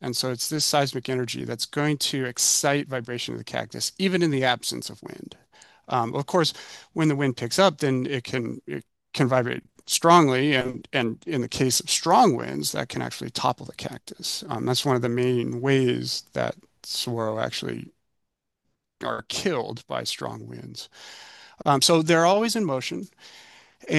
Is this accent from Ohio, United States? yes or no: no; Tucson, Arizona, United States; I was visiting family in Tucson. I'm originally from Tucson.